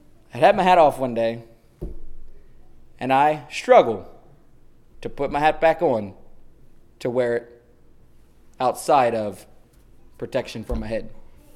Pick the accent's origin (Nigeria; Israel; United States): United States; Georgia; So I grew up in Georgia, in case some of y'all did not know that.